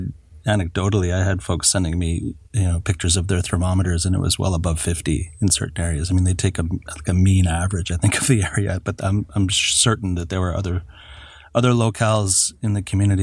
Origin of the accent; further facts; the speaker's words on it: Lytton, British Columbia, Canada; now in Ottawa, Canada; growing up in Lytton, you become acclimatized and accustomed to warm summers, of course.